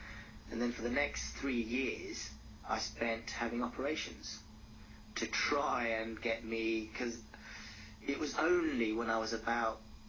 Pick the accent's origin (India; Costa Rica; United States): India; Kolkata, West Bengal; born there; when I was born in Calcutta